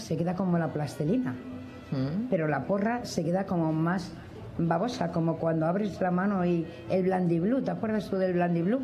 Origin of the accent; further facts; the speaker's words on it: Córdoba, Andalusia, Spain; Allí se llama tejeringo, porque yo soy cordobesa y soy de allí, sé lo que hay.